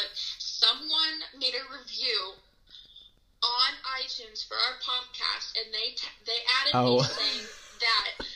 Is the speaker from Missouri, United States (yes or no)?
yes; Missouri, United States; I was quoting her, and also I'm a Midwest girl myself.